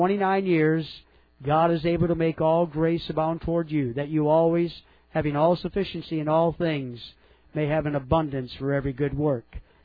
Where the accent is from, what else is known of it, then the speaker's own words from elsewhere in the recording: Detroit, Michigan, United States; now in Philippines; And I'm from Detroit, Michigan.